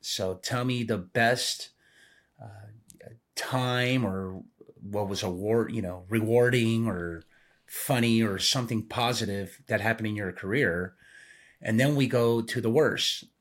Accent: Lima, Peru; moved away; I was born and raised in Lima, Peru, and soccer's my life.

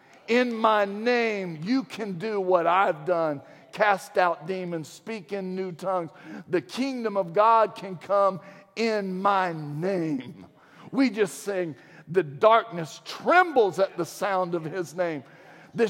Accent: Virginia, United States; I grew up in Virginia.

